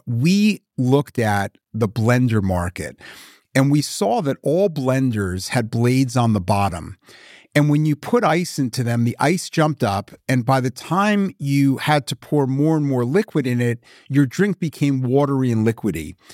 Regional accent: New York, United States; Back in the mid-80s, growing up in New York, there was a store called Sims.

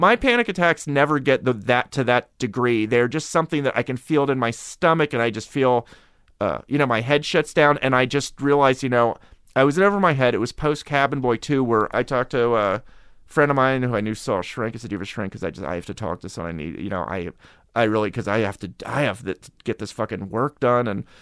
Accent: Harrisburg, Pennsylvania, United States; I grew up in Harrisburg.

